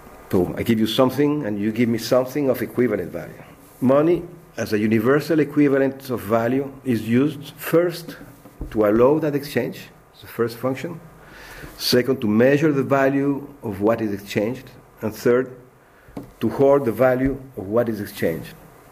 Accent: Paris, Île-de-France, France; English is a second language; I come from France, from Paris.

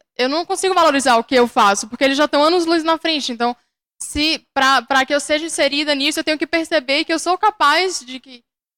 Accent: Bahia, Brazil; eu também não sou daqui, sou da Bahia.

